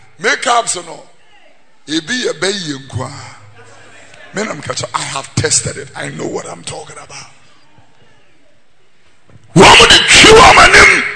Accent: Ghana; I'm a black man. I am a Ghanaian. And I am a Kweu. And I am a Gar.

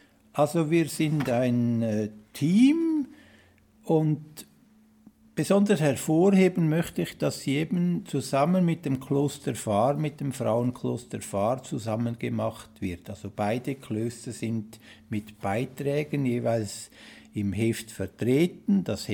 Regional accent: Altdorf, Uri, Switzerland; Als ich damals in meiner Heimat in Altdorf im Kanton Uri den Gedanken fasste, auch mit Zustimmung meiner Eltern ins Kloster Einsiedeln einzutreten

